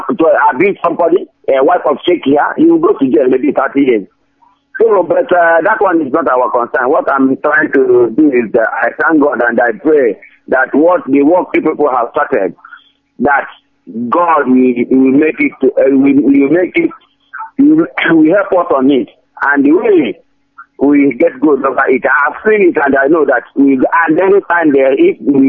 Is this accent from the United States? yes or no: no; Anambra, Nigeria; now in United Arab Emirates; Yeah, this is … I'm from Anambra State, Ozogbo. I'm calling from Dubai.